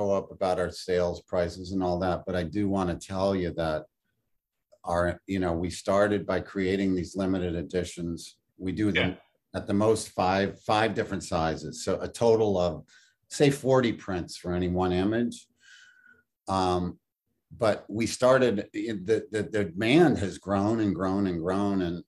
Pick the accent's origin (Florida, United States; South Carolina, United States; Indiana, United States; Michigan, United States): Indiana, United States; born there; also born or lived in Washington, D.C. / Wisconsin; now in New York, United States; No, I was born in Indiana, moved to DC, Wisconsin, lived in New York most of my life.